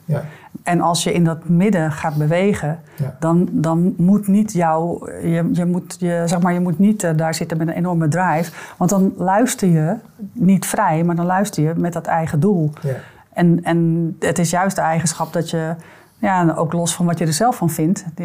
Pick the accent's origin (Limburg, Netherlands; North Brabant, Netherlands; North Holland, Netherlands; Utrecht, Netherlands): North Holland, Netherlands; Zandvoort; Maar ik zei al, ik kom uit Zandvoort.